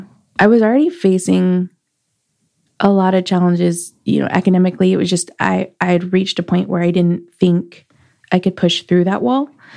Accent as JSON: {"language": "English", "town": "Schertz", "region": "Texas", "country": "United States", "tie": "born or raised there", "also_born_or_lived": "New Braunfels", "said": "So I grew up in close to San Antonio, Schertz, Texas, New Braunfels, that area."}